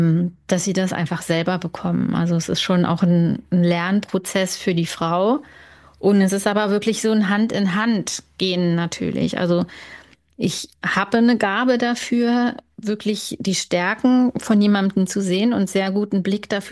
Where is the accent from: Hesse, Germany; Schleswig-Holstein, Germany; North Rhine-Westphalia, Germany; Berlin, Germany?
Berlin, Germany; als Berlinerin